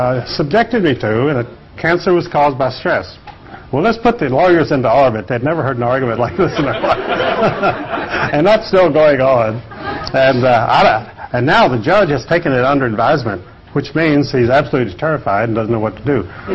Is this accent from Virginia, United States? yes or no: yes; Staunton, Virginia, United States; On July the 2nd, my hometown newspaper there in Stanton, Virginia, interviewed me.